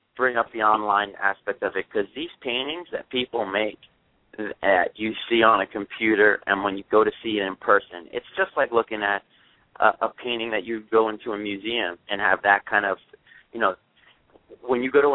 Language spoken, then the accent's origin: English; Rockaway Beach, New York, United States; also born or lived in Brooklyn; Well, I grew up in I was born in Brooklyn and then moved to Rockaway Beach. I was in Queens